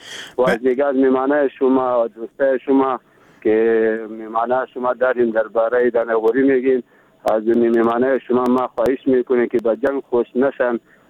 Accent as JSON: {"language": "Persian", "region": "Baghlan", "country": "Afghanistan", "said": "بخیر، از بغلان هستیم."}